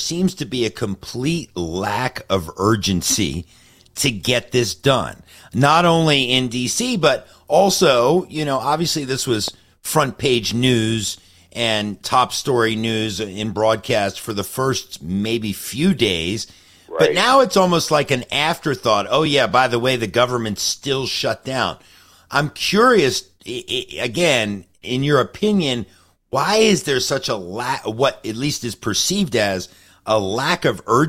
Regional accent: Baltimore, Maryland, United States; I'm from Baltimore originally, so going to see the Ravens.

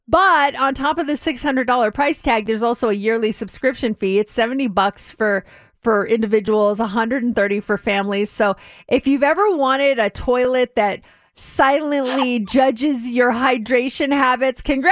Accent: Denver, Colorado, United States; I was just looking in my hometown of Denver.

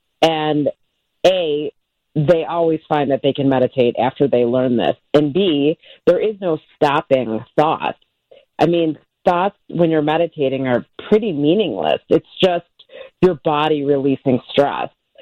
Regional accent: Chicago, Illinois, United States; So I grew up in Chicago, mm-hmm. lived there pretty much my whole life.

